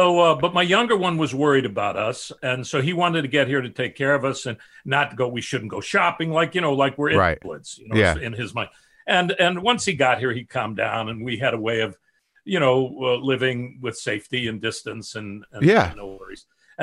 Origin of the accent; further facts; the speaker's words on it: Chicago, Illinois, United States; I immediately thought of my family, South Side of Chicago, and no artistic nature there.